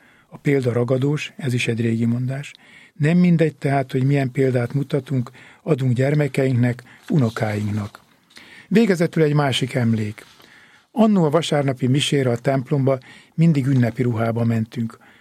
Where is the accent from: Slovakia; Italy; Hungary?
Hungary; Törökkoppány, Somogy; Emlékszem, szülőfalunkban, Törökkoppányban szinte nem volt olyan ház